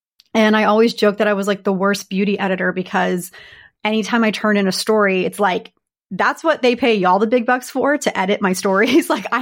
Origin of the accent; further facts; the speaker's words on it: Austin, Texas, United States; oh, I grew up in Texas in the Austin area.